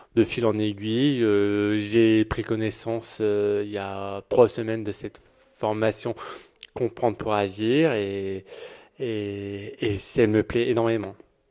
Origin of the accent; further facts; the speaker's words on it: Hénin-Beaumont, Hauts-de-France, France; je viens d'Hénin Beaumont.